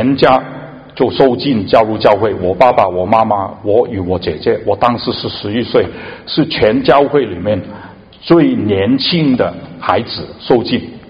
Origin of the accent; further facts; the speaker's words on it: Hong Kong; 我原籍我是在香港出生长大，但是我的父母不是在香港的出生长大的，我父母是来自中国，其实大部分的香港都是来自中国啊。我们是海南人，大家听过海南吧？